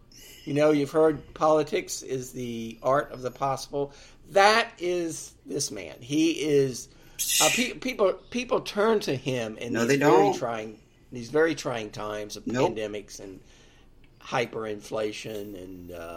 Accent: Appalachia, United States; accent: Appalachian; This is from the lady, Colonel, who teases me about my Appalachian accent.

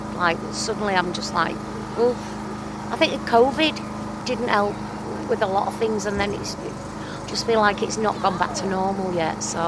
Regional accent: Failsworth, North West England, United Kingdom; I'm from Moor, Failsworth, Chadderton End.

